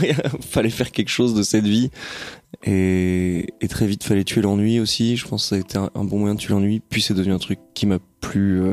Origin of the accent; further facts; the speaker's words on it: Rennes, Brittany, France; Je suis de Rennes, né à Rennes. Jamais vraiment bougé mon cul